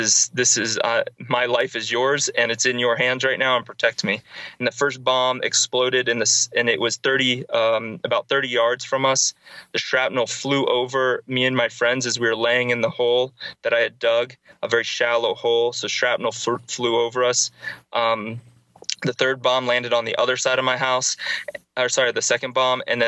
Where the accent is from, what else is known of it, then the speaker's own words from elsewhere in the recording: United States; while I'm an American, this is happening to hundreds of thousands of people every day in these places in Sudan.